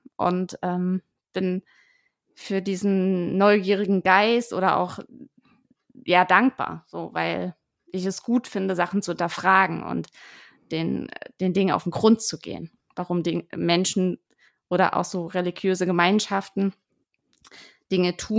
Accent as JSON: {"language": "German", "region": "Thuringia", "country": "Germany", "tie": "born or raised there", "said": "Ich bin in einer Familie groß geworden in Thüringen mit drei Geschwistern und Mama und Papa sozusagen"}